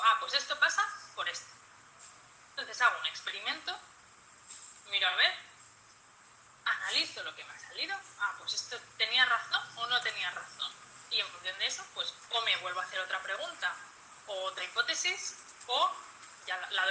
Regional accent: Barcelona, Catalonia, Spain; moved away as an adult; now in England; Yo estudié en la Universidad de Barcelona, porque yo soy de Barcelona y era la que tenía más cerca.

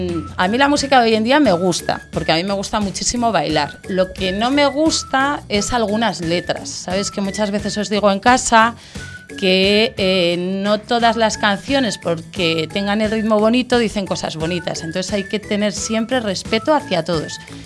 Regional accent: Pamplona, Navarre, Spain; born there; Pues yo nací en la ciudad más bonita del norte de España, que es Pamplona.

